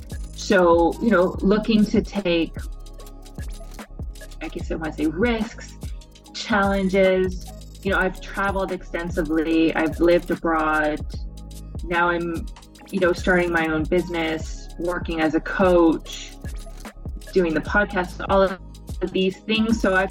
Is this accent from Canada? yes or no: yes; Canada; now in Lebanon; So I am a Canadian. I am a life coach and I am a humanitarian aid worker. So I am currently living in the Middle East. I'm in Lebanon